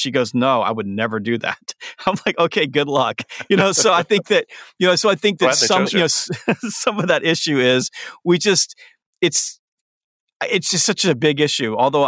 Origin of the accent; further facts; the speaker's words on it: the South, United States; and I'm from the South, that's why this was a long answer.